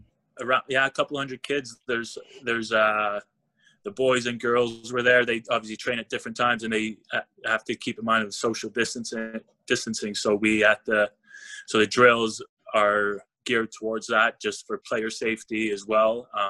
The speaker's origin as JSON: {"language": "English", "town": "Lindsay", "region": "Ontario", "country": "Canada", "tie": "born or raised there", "said": "So I grew up in Lindsay, Ontario."}